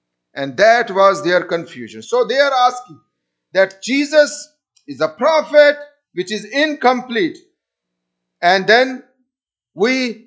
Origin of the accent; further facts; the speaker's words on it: Pakistan; And this is what our people back in Pakistan believe that. We come from Pakistan and 97.6% Muslim population.